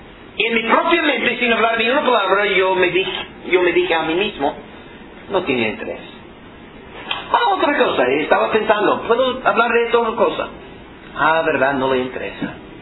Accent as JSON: {"language": "Spanish", "region": "Southeast", "country": "United States", "second_language": "Spanish", "said": "soy del sureste de los Estados Unidos, ahí es el cinturón"}